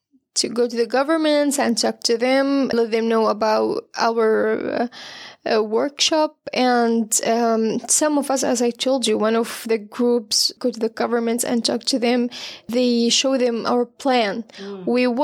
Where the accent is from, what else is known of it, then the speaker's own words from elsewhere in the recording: Bethlehem, West Bank, Palestine; I'm from Bethlehem, the city. I learned press and media on Al Ahliya University, and I'm 22 years old